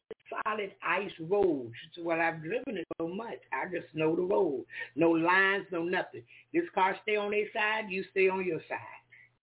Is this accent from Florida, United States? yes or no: yes; Florida, United States; I said, I thank God. I'm from Florida, and I thank God I got the opportunity to see this.